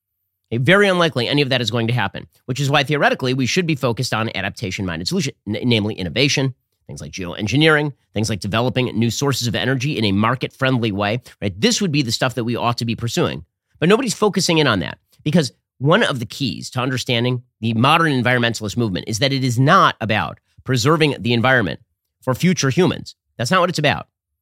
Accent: California, United States; I'm from California. And now I move my family to Florida, move my company to Nashville, Tennessee.

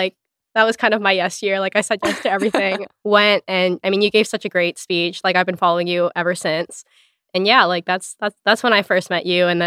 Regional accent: Hawaii, United States; moved away as an adult

